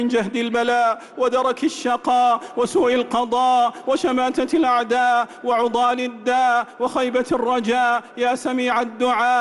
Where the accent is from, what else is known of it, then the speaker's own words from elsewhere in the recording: Saudi Arabia; اللهم أدم على بلادنا المملكة العربية السعودية